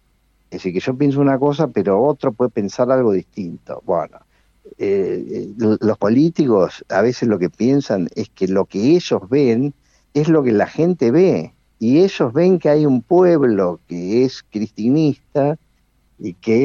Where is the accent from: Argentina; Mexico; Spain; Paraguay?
Argentina; Porque cuando juega Argentina al Mundial, ahí no hay grietas, somos todos argentinos.